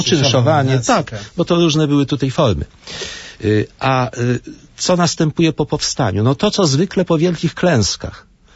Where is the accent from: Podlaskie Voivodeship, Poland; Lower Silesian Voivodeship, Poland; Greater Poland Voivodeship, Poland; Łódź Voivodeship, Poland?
Łódź Voivodeship, Poland; Łódź; Łódź to moje rodzinne miasto